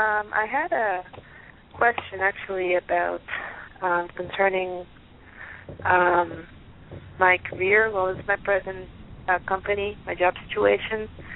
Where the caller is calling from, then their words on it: Pennsylvania, United States; Correct. I'm calling from Pennsylvania.